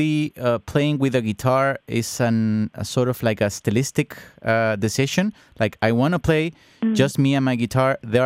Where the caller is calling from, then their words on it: Santiago, Santiago Metropolitan Region, Chile; I'm calling you from Santiago, Chile, for an interview.